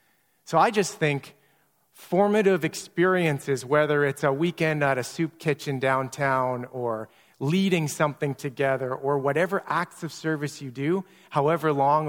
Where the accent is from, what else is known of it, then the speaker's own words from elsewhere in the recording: Niverville, Manitoba, Canada; I grew up in Niverville, Manitoba. Farming community, rural, small.